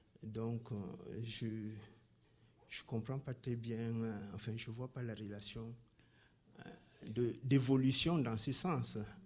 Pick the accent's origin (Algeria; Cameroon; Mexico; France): Cameroon; Oui, parce que moi je viens du Cameroun